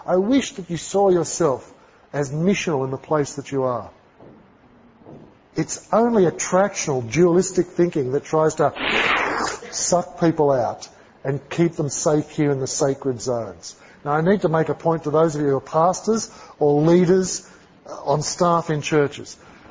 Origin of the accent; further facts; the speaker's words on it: Sydney, New South Wales, Australia; Mate, I mean, I come from Sydney.